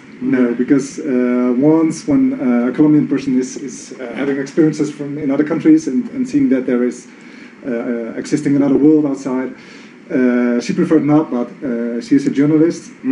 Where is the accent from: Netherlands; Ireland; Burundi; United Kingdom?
Netherlands; English is a second language; now in Bogota, Colorado, United States; I'm from Holland. It's like the very cold winters there.